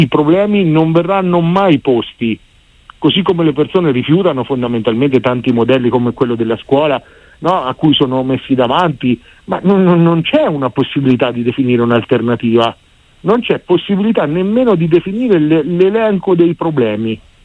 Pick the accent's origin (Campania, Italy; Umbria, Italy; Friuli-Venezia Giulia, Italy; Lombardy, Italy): Umbria, Italy; io sono umbro, la mia regione aveva un tessuto incredibile di PMI basate soprattutto sull'edilizia